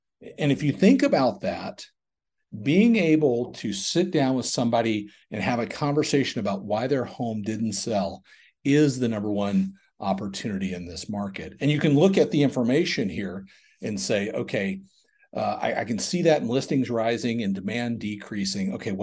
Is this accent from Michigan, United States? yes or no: no; Georgia, United States; I grew up in the South, a little town outside of Atlanta, Georgia, and we're sort of in this turn in real estate.